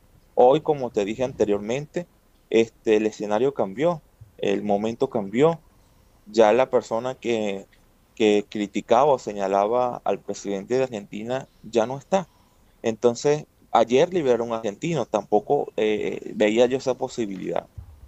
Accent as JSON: {"language": "Spanish", "country": "Venezuela", "said": "ser testimonio de esto que nos ha ocurrido como venezolanos."}